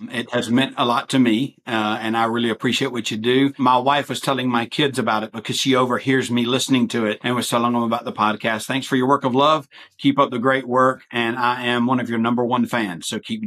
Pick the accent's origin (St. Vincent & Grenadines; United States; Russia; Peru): Peru; because I'm from Peru, South America.